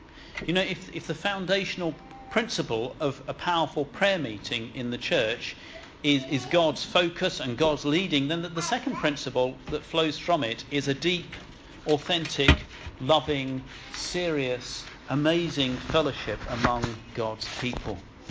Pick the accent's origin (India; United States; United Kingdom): United Kingdom; I know we're British. I know we like our 18 inches distance.